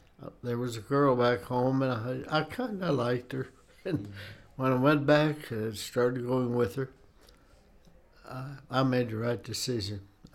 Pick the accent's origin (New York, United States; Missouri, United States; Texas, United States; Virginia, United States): Missouri, United States; born there; I was born in Missouri, right across the river from Fort Leavenworth, Kansas.